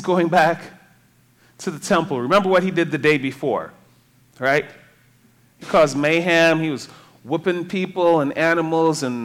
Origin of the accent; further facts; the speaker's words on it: Trinidad & Tobago; moved away; also born or lived in Detroit; Growing up in Trinidad and then moving to Detroit, I had a lot of stereotypes